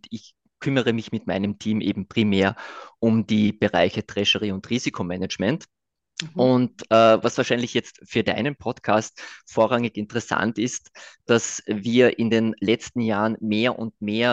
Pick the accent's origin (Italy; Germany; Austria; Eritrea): Austria; Also wortwörtlich, wo komme ich her? Ich lebe und arbeite in Wien. Was man wahrscheinlich hört. Das heißt, ich